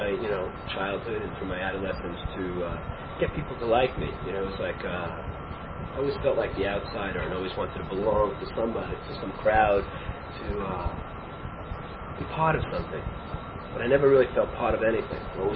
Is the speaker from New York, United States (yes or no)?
yes; Howard Beach, New York, United States; also born or lived in Coney Island; Well, I only lived there for a couple of months. Then we moved to a place.